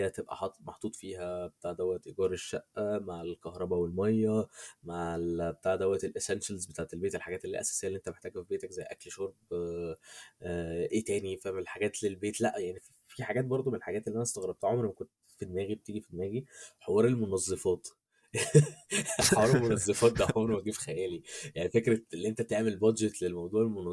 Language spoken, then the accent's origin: Arabic; Egypt; غير عكس عندنا في مصر مثلا